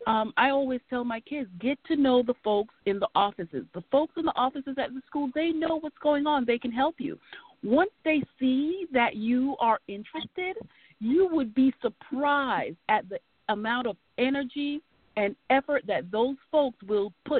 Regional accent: New York City, New York, United States; So I was in the New York City public schools. I grew up in the Bronx

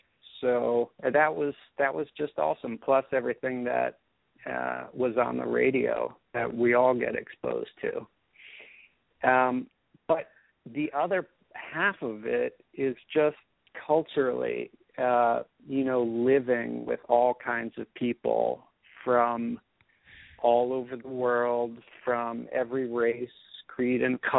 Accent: Brooklyn, New York, United States; Well, I grew up in Brooklyn, New York, and I had really a great home life

